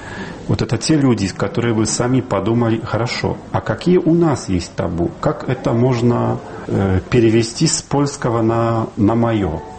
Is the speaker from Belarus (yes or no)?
no; Warsaw, Masovian Voivodeship, Poland; Russian is a second language; Я родился в Варшаве всю жизнь, там, не считая каких-то коротких студенческих стипендий, прожил в Варшаве, но сейчас в Москве у меня, кажется, близких друзей больше, чем вот в моем родном городе.